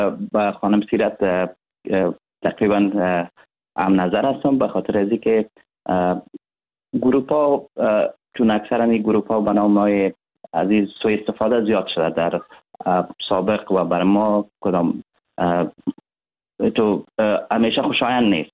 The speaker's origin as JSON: {"language": "Persian", "country": "Afghanistan", "said": "کل ما یک افغان هستیم"}